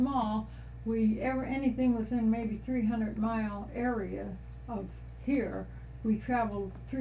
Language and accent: English; Crown Point, Indiana, United States; also born or lived in Hammond; I was from 5 miles south of Crown Point.